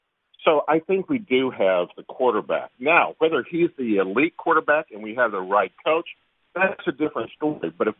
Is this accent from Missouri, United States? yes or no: yes; Missouri, United States; and I'm originally from Missouri, I listened to the Chiefs game.